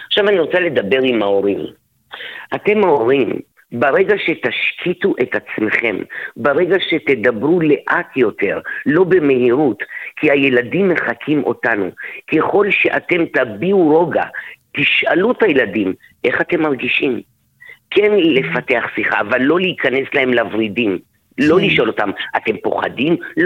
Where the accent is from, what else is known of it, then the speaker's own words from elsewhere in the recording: Ashkelon, Southern District, Israel; אני אשקלונית